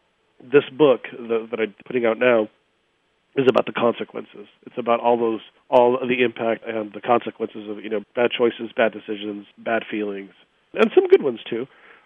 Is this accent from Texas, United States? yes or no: yes; Brownsville, Texas, United States; now in Seattle, United States; It was all about growing up in Texas, in South Texas in particular, in Brownsville, and straddling those two worlds.